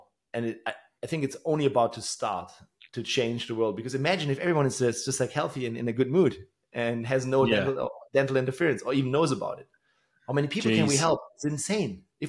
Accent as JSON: {"language": "English", "town": "Tübingen", "region": "Baden-Württemberg", "country": "Germany", "tie": "born or raised there", "second_language": "English", "said": "my hometown here in Tübingen"}